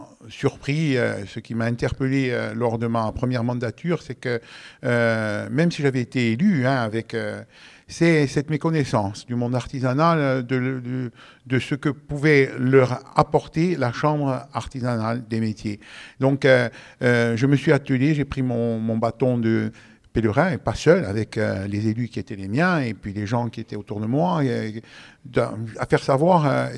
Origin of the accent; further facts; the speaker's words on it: Corsica, France; parce qu'on est des Iliens et on sait la difficulté qui est la nôtre au quotidien.